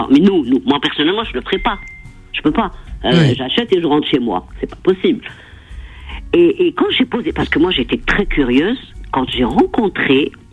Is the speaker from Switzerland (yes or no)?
no; Algeria; now in France; je suis une arabe, je suis une algérienne.